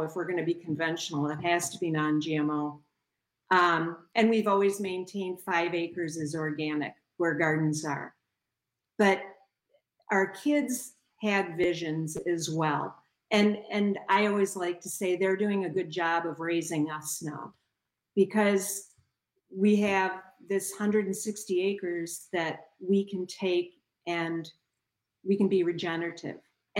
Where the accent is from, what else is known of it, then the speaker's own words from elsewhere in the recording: Madison, Wisconsin, United States; now in Baraboo, United States; I grew up in Madison, so I am not a farm kid. Met this wonderful guy at UW-Madison, and he was a farm kid. We ended up in Baraboo thanks to his job